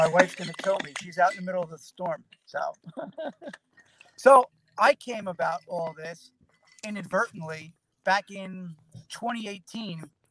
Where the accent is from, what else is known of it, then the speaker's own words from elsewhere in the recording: Catskill, New York, United States; So we meet for breakfast one morning in early July in my hometown in Catskill